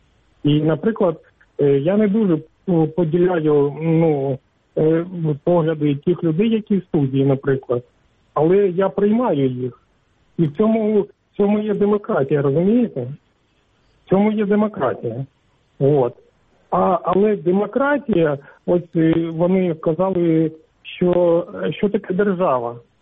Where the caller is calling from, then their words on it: Pokrovsk, Donetsk Oblast, Ukraine; Я телефоную Покровська, це Донецька область.